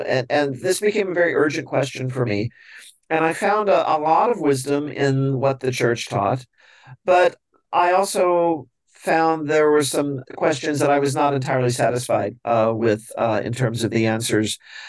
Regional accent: Missouri, United States; when I was very young, I grew up in a small town in Missouri. I grew up in the Catholic faith

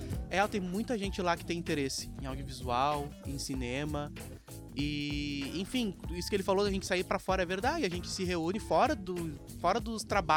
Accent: Alvorada, Rio Grande do Sul, Brazil; Eu sou de Alvorada.

